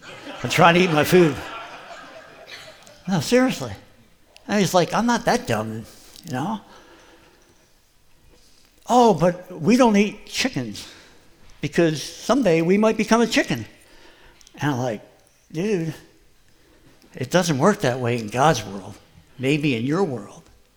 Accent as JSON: {"language": "English", "region": "East Coast", "country": "United States", "said": "I'm from the East Coast"}